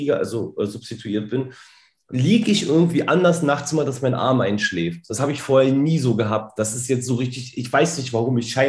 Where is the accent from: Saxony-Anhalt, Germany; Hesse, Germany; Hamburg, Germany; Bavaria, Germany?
Saxony-Anhalt, Germany; ich komme näher Magdeburg, Salzwedel.